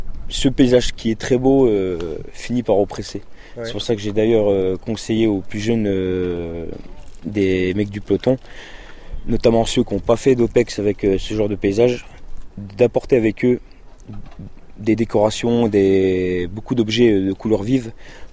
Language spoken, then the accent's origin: French; Grand Est, France; also born or lived in Nord / Savoie; Du Nord. Du Nord, mais j'ai plutôt grandi dans les Vosges.